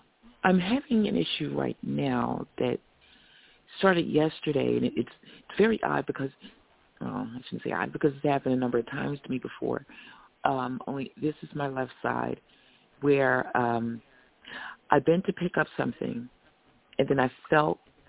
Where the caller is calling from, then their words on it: Norristown, Pennsylvania, United States; I'm calling from Norristown, Pennsylvania.